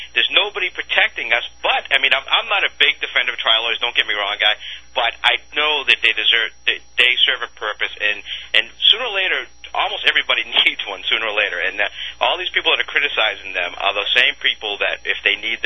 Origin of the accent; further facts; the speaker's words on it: Texas, United States; And I just want to defend my home state.